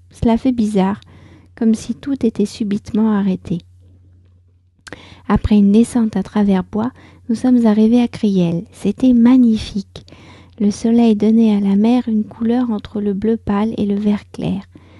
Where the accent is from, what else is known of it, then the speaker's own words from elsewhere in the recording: France; je suis française, j'habite près de Paris